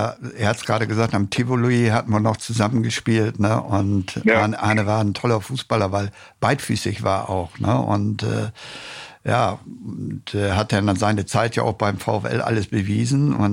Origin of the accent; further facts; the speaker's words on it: Osnabrück, Lower Saxony, Germany; Ich war ja selber aus Osnabrück und musste den Weg nach Meppen gehen